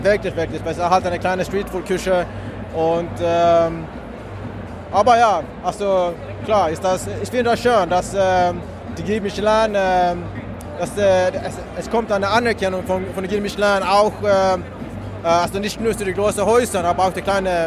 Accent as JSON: {"language": "German", "country": "Sweden", "tie": "born or raised there", "second_language": "German", "said": "ich bin aufgewachsen in Schweden, ich bin adoptiert von Südkorea"}